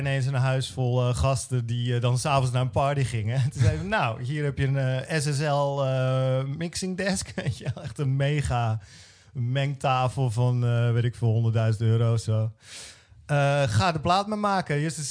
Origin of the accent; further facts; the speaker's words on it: Brielle, South Holland, Netherlands; iemand in Den Briel, waar ik ben opgegroeid